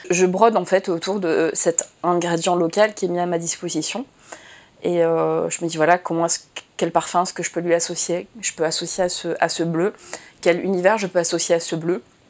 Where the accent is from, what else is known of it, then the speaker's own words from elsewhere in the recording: Nice, Provence-Alpes-Côte d'Azur, France; J'ai passé à Nice, puisqu'on est originaire de Nice, toutes les deux.